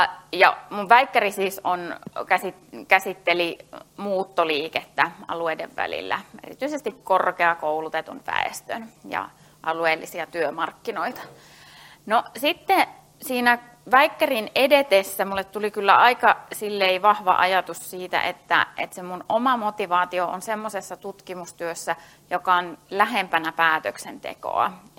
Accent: Jyväskylä, Central Finland, Finland; mä oon Jyväskylästä kotoisin. Mä oon kirjoittanut ylioppilaaksi tuosta Norssista.

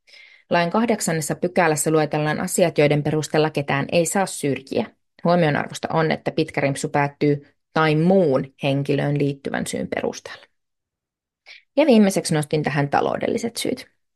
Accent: Savonlinna, South Savo, Finland; Esimerkiksi minä olen täältä Savonlinnasta kotoisin

